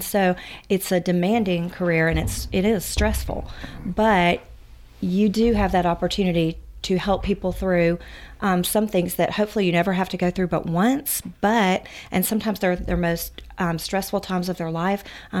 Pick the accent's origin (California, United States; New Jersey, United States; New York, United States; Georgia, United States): Georgia, United States; Macon; I am. I'm originally from Bibb County. So I came to West Georgia at my father's request, and to West Georgia College then, now University of West Georgia.